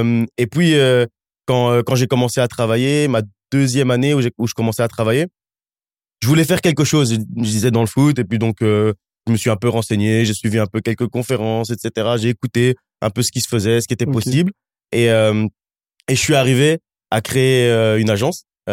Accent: Charleroi, Wallonia, Belgium; grandi à Charleroi de mes 7 ans jusqu'à mes 18 ans et mon départ pour l'université.

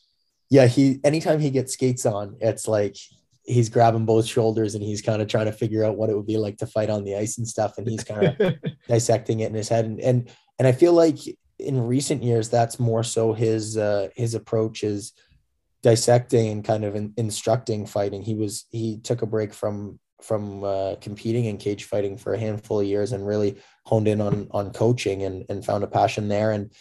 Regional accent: Waterdown, Ontario, Canada; I grew up in Waterdown, which is you know, Hamilton, part of the Hamilton District School Board and everything, and so I affiliate with Hamilton as I was growing up.

